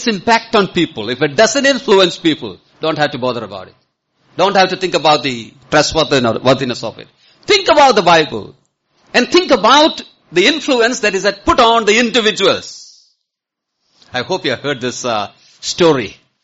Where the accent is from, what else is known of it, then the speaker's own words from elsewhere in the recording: Kerala, India; I grew up in Kerala.